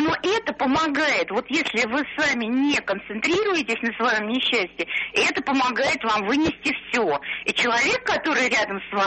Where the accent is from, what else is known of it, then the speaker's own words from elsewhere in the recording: Moscow, Russia; я из Москвы.